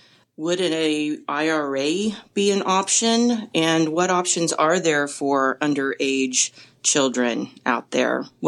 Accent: Oklahoma, United States; I'm from Oklahoma.

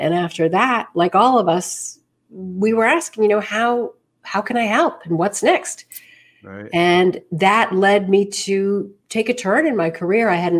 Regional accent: Manhattan, New York, United States; I left for many years, but I came back. So, you know, I was born and bred right here in the city.

